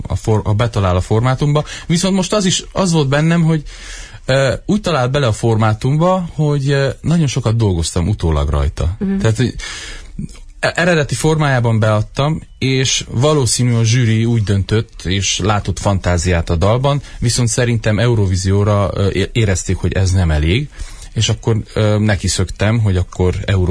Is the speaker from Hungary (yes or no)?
no; Romania; soha nem tagadtam le azt, hogy magyar vagyok, tudod? De mindig, mert szerintem azért tisztelnek, mert én soha nem mondtam azt, hogy jaj, nem, mert én, hát végül is romániai, és nem tudom, azt mondtam, te, én romániai magyar vagyok, képviselem a közösségemet